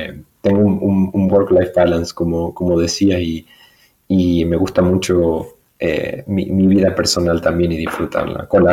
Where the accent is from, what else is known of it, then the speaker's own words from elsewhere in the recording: Argentina; moved away as an adult; now in Europe; yo vengo de un pueblo de Argentina, ¿no? Y hace muchos años ya que estoy en Europa. Y, por ejemplo, yo sí que estudié en Argentina, en una ciudad cerca de mi pueblo.